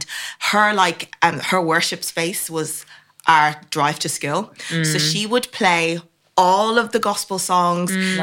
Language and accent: English; Dublin, Leinster, Ireland; as I've already said, and I grew up in Ireland, in Dublin, with my mum and my dad and my little sister. And we actually grew up in a Islamic family.